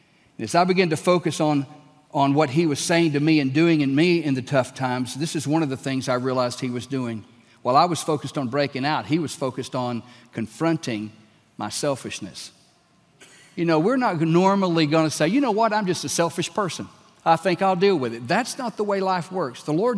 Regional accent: Texas, United States; I am a Texan.

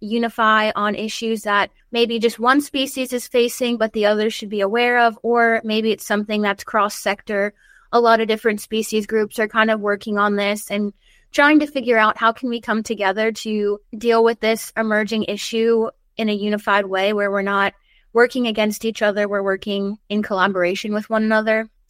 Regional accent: Maryland, United States; So I grew up in Maryland. So it was my home college.

